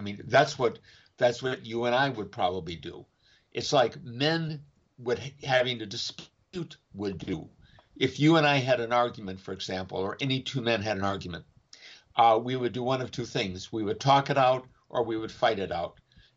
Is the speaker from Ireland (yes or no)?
no; Michigan, United States; moved away as an adult; Well, I guess after 28 years here, I guess I'm converted Mississippian, and I'm originally from Michigan.